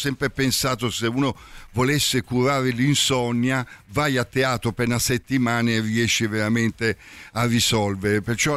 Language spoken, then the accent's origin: Italian; San Giuliano Milanese, Lombardy, Italy; Io stavo a Milano, io vengo da San Giuliano Milanese, il massimo dello squallore dell'Interland milanese.